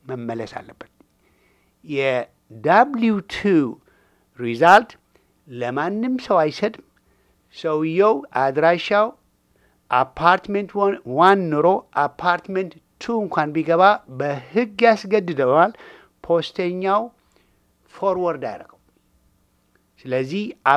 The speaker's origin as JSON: {"language": "Amharic", "region": "Tigray", "country": "Ethiopia", "said": "ትግርኛ የትግራይ ሰው ነኝ እኔ። ትግርኛም አማርኛም ሙራግኛም ወዳለሁ።"}